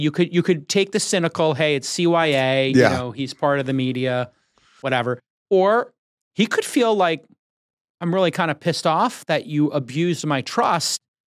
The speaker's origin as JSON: {"language": "English", "town": "Brooklyn", "region": "New York", "country": "United States", "tie": "born or raised there", "said": "And when I grew up in Brooklyn and you grew up in New York, we all took the subway."}